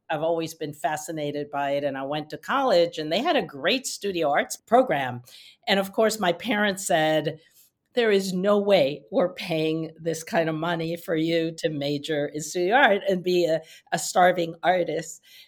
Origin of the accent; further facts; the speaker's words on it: Argentina; I became naturalized because I'm from Argentina. And at 18, I became naturalized so I could apply to medical schools.